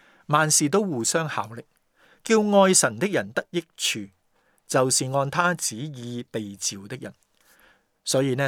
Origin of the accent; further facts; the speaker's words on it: China; born there; 而事实上他甚至没有问我究竟想不想出生于中国。当然如果他问我的话，我仍然很开心地选择出生在中国。